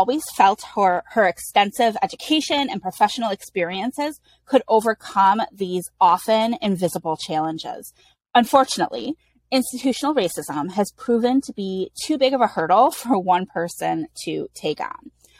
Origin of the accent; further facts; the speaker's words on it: Phoenix, Arizona, United States; Of course, I'm also from Phoenix, so we have that common bond.